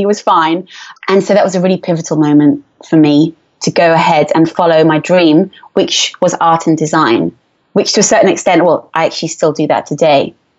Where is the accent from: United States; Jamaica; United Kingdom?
United Kingdom; England; accent: English; moved away as an adult; now in Switzerland; my journey started in England. As you can tell by my accent, I'm English, and I moved to Switzerland in 97, so I was about 23 years old